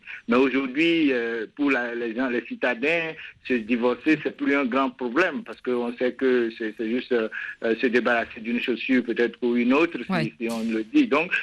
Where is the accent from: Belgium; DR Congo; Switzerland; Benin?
Benin; au rejet de l'amendement de notre constitution dans mon pays d'origine, le Bénin